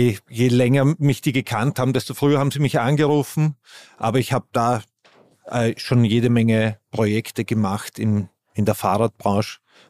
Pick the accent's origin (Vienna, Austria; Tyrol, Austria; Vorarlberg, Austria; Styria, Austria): Vienna, Austria; Ich bin Wiener, ja.